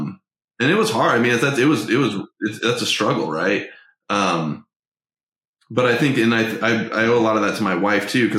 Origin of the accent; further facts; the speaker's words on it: Albuquerque, New Mexico, United States; I'm from Albuquerque. My wife's from here.